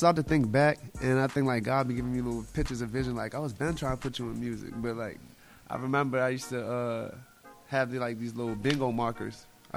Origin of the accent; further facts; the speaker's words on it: Highville, Maryland, United States; I'm from Highville, Maryland. So where I'm from in Maryland is like... I could walk to D.C. It's like 10 minutes from like D.C.